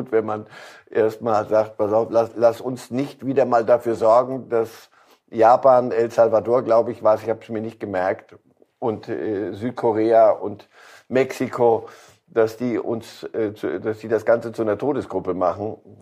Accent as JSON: {"language": "German", "country": "Switzerland", "said": "als Schweizer Staatsbürger kann ich Ihnen sagen"}